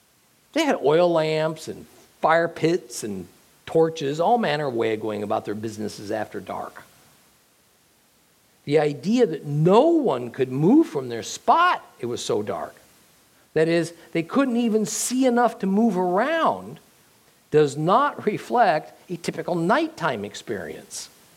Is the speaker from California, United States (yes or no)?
yes; California, United States; I'm from California originally, and I've encountered two of these conditions.